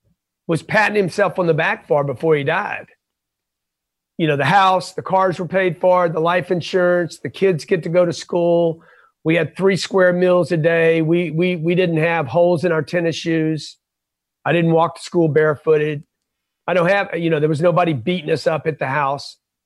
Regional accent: Lake Charles, Louisiana, United States; I grew up in Lake Charles, Louisiana.

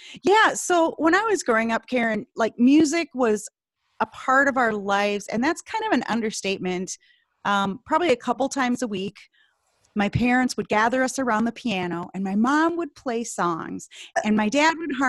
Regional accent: Minnesota, United States; Well, you're right. I'm born and raised in Minnesota.

